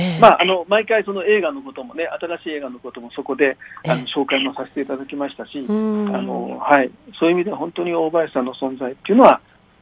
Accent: Fukuyama, Hiroshima, Japan; 私福山なんですね。だからもうお隣が尾道ということで

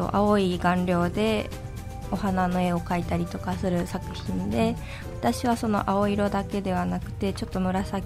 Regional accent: Osaka, Japan; 私は出身は大阪で、もともと愛知県立芸術大学で陶芸を学んでから瀬戸染付工芸館に来ました。

